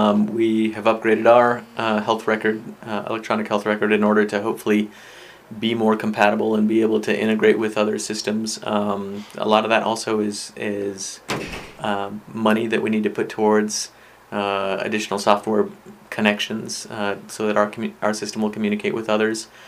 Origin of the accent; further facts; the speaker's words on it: Albuquerque, New Mexico, United States; No, I mean, I grew up in Albuquerque. He was my doc since I was a little kid, lived down the street from me.